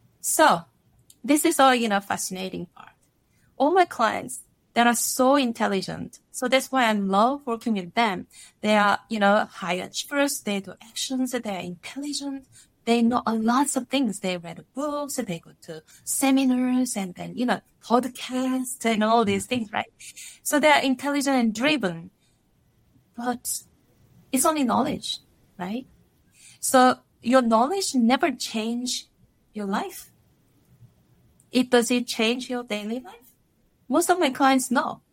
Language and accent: English; South Korea; English is a second language; moved away as an adult; also born or lived in Paris, France; So I was born in Korea and lived in Korea for 19 years.